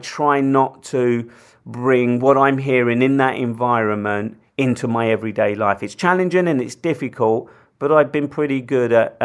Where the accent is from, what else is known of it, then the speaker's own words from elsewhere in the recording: London, United Kingdom; I come from London, I live in London